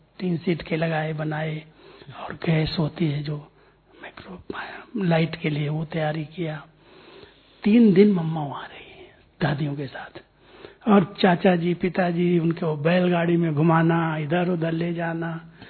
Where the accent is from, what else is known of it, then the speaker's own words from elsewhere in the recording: Uttar Pradesh, India; हमारे गांव में कैसे करीब 2 घंटे के रास्ते पर कानपुर है, गांव है एकदम छोटा।